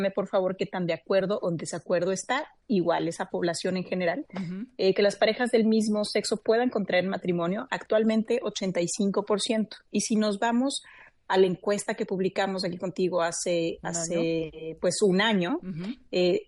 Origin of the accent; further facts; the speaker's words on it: Mexico; la idea es pues explorar ese tema, ver cómo estamos como mexicanos, qué estamos pensando